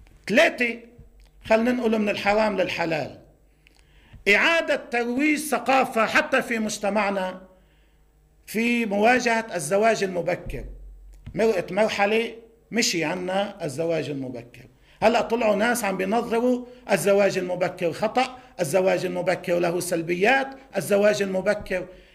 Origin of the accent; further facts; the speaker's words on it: Lebanon; واللي موجود عندنا بلبنان